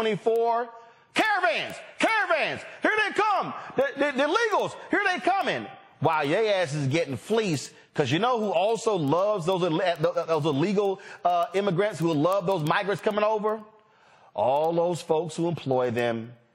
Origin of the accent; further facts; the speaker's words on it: Houston, Texas, United States; Y'all, I am from Houston, Texas. It is the petrochemical capital of the world.